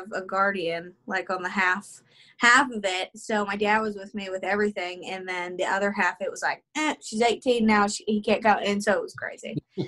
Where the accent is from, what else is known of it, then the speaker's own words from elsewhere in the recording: Pittsburgh, Pennsylvania, United States; I mean, just growing up in Pittsburgh in general